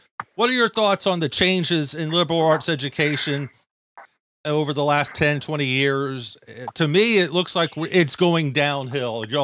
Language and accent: English; the South, United States; Phil, I'm a Southerner, and we were raised that you're only supposed to be in the newspaper three times: when you're born, when you die, when you get married.